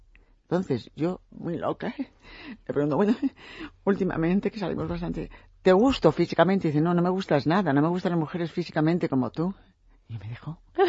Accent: Madrid, Community of Madrid, Spain; creo que siendo nacida en Madrid, nacional total, y que no es triunfar en el extranjero, de pronto en mi tierra, con mi lengua, con mi gente, con mis vecinos

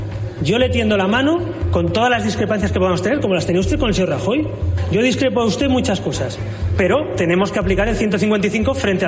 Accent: Catalonia, Spain; Yo soy catalán, a mí no me hace ni puñetera gracia que se ríen de lo que ha pasado en Cataluña en mi tierra.

